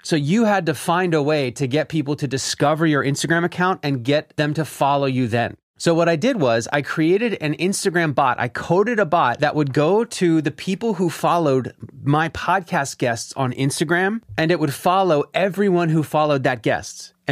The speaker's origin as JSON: {"language": "English", "town": "Philadelphia", "region": "Pennsylvania", "country": "United States", "tie": "born or raised there", "said": "I launched my first podcast about my hometown, Philadelphia."}